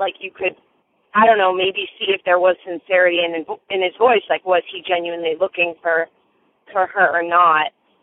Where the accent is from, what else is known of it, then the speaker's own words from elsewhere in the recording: Boston, Massachusetts, United States; I'm from Boston, and I love your podcast.